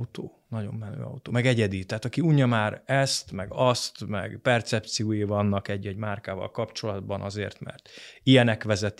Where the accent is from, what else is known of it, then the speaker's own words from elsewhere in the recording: Hungary; Még talán ez az adaptív, rugalmas magyar néplélek, amiben mi szocializálódtunk, föl tud dolgozni